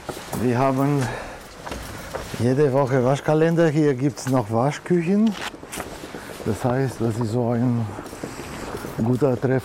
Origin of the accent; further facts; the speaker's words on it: Romania; now in Germany; Also ich bin Deutscher aus Rumänien. Aber es war so, in Rumänien war ich ein Deutscher, in Deutschland bin ich ein Rumäne. Und ich bin in einem Haus aufgewachsen, wo Deutsch gesprochen wurde, aber ich wollte als Kind nicht lernen, habe ich gedacht, wozu?